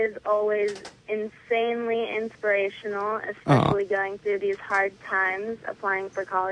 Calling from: Hesperia, California, United States; From Hesperia, California.

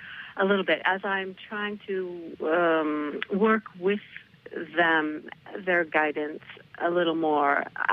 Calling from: Northridge, California, United States; I'm calling from Northridge, actually.

